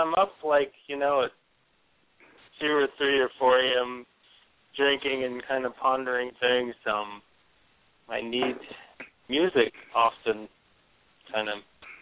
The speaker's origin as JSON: {"language": "English", "town": "Bakersfield", "region": "California", "country": "United States", "tie": "born or raised there", "said": "I grew up in Bakersfield, California. In the Central"}